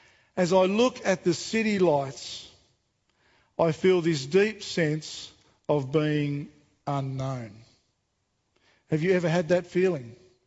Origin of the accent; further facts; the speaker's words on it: Devonport, Tasmania, Australia; I was born and raised in Devonport on the northwest coast of Tassie and have lived there my whole life. And all of my immediate family, most of my extended family, are still living there.